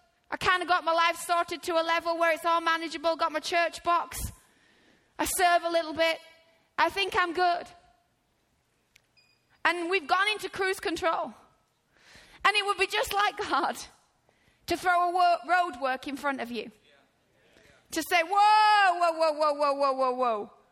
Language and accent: English; United Kingdom; But seeing as I'm British and we drive stick shifts, I reckon I've got the upper hand already.